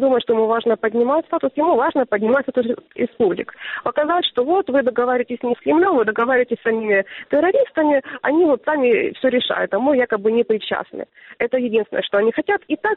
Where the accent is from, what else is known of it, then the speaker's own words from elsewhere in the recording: Luhansk, Luhansk Oblast, Ukraine; Вопрос в том, нужно ли мне вернуться на Донбасс, я для себя пока не знаю.